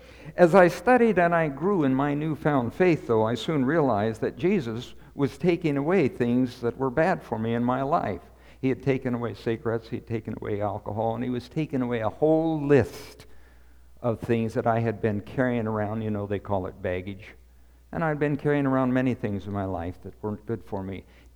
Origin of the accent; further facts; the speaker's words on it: Oregon, United States; When I was young, a young boy, I grew up in the Willamette Valley up there. I'm a native Oregonian.